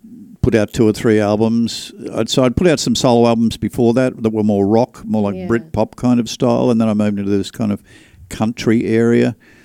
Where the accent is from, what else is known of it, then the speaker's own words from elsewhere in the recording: Australia; I come from Australia, and in Australia I had a trio.